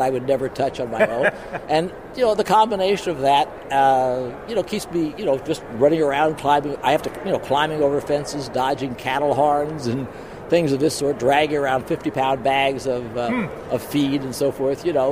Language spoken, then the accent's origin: English; Missouri, United States; You know, Missouri is my home state